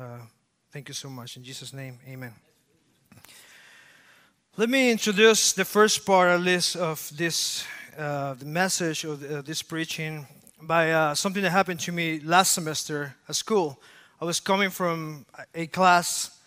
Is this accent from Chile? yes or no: yes; Chile; I remember when I came from Chile